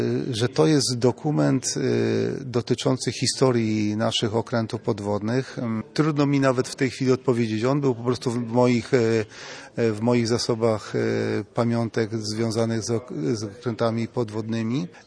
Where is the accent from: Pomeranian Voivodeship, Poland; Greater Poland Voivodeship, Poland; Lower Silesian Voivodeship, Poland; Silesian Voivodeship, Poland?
Pomeranian Voivodeship, Poland; Tricity; Jestem z Trójmiasta.